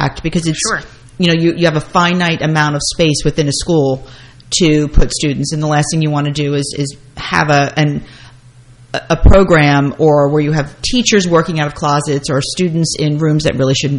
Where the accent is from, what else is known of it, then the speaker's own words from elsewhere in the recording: Clinton, United States; You know, listen, I grew up in Clinton, so I knew what I was getting when I was coming back